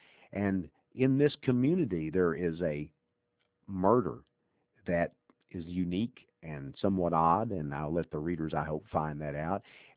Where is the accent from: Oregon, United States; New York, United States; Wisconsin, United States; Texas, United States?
Texas, United States; When I was growing up in East Texas in the 1950s, I was 50s and early 60s and middle 60s, all the way up to the late 60s almost